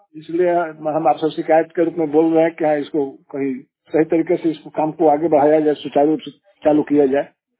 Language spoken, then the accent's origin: Hindi; Khandaul, Bihar, India; खंडोल, पोस्टपुरारी, थाना संदेश, जिला भोजपुर के निवासी हूँ। यहाँ खंडोल पंचायत से 4 नंबर वार्ड से मैं हूँ।